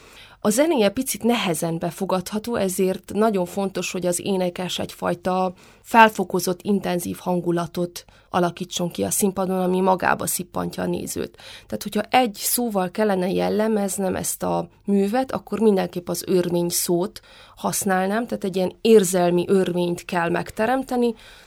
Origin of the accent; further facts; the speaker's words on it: Székely Land, Romania; mivel én Székelyföldön töltöttem a gyerekkoromat, ezért volt a tarsolyomban már egy regionális dialektus